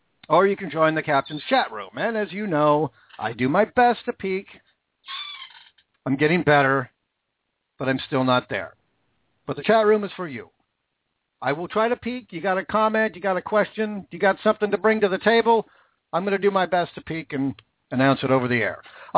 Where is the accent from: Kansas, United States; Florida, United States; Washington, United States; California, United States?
Washington, United States; First of all, my home state of Washington. No, not D.C.